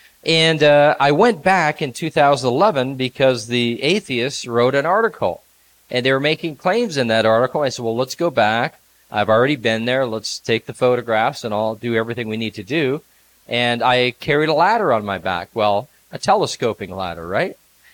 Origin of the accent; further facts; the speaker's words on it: Canada; I am a Canadian, by the way